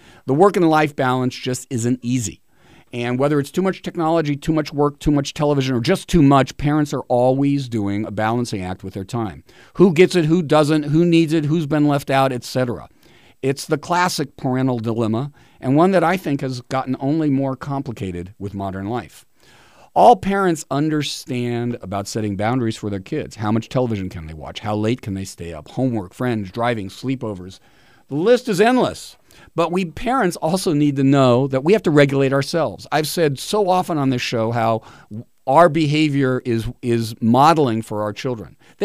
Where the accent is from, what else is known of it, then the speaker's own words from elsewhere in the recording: Los Angeles, California, United States; my hometown of Los Angeles